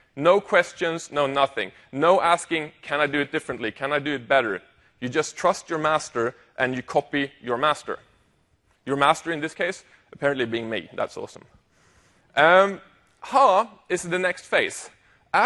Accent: Sweden; English is a second language; I am from Sweden, by the way. So if you don't hear and understand what I'm saying, tough.

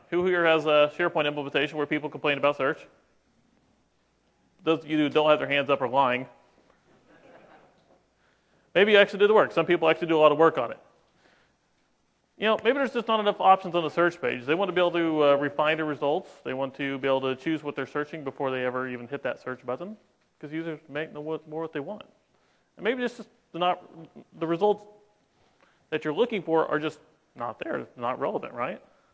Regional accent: Houston, Texas, United States; I am an applications architect from a partner called Infusion, and I'm from Houston, Texas.

